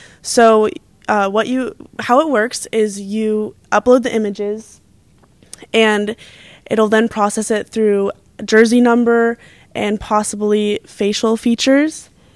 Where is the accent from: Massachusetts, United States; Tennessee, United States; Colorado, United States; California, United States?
Colorado, United States; Denver; I'm from Denver, Colorado, and I'm on the women's soccer team here at Dominican